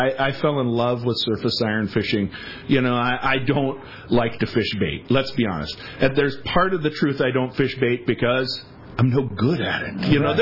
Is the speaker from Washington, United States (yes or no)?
no; Bemidji, Minnesota, United States; I grew up in Bemidji, which is the first city on the Mississippi River. Lake Bemidji is, you know, we say we grew up on the lake.